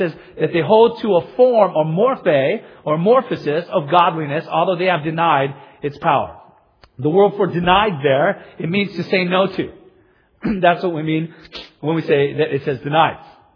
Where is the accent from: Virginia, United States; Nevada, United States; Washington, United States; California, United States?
California, United States; Gardena; I'm not always comfortable going back to my hometown, you know, as Gardena.